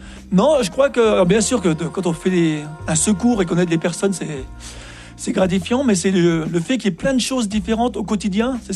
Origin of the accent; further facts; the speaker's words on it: Normandy, France; Je suis normand